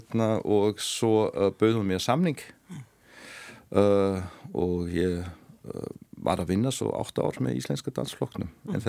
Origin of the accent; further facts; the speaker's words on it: Vienna, Austria; now in Iceland; ég fættist og ólst upp í Vínaborg í Austurríki. Mamma mín var frá Vín og pappi mín frá Sýrlandi.